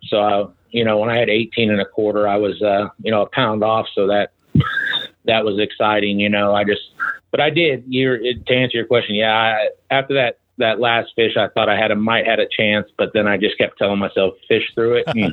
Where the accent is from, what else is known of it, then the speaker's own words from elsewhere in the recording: Texas, United States; I'm from Texas and it was 105 degrees and a 90% humidity